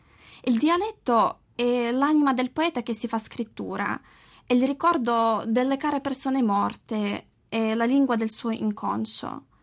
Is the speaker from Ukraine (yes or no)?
yes; Ukraine; vengo da Ucraina